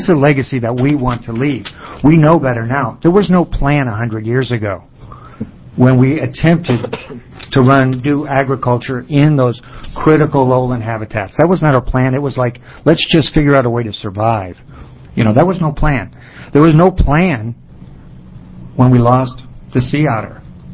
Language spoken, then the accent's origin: English; Astoria, Oregon, United States; I'm from Astoria in Clatsop County.